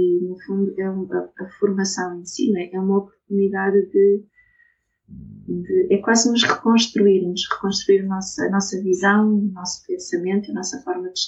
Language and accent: Portuguese; Castelo Branco, Portugal; born there; also born or lived in Lisbon; Eu licenciei-me em Castelo Branco, onde nasci, depois fui para Lisboa